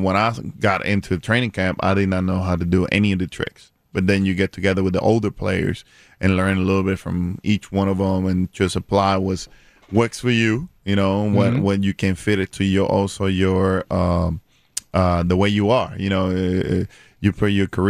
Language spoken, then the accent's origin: English; Puerto Rico; Born and raised in Puerto Rico, you know, growing up in baseball country